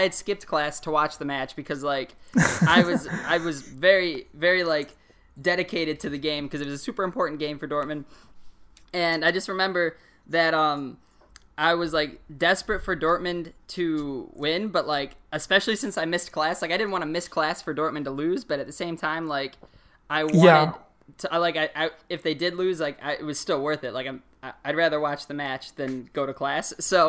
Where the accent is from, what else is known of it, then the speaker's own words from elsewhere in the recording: United States; growing up in America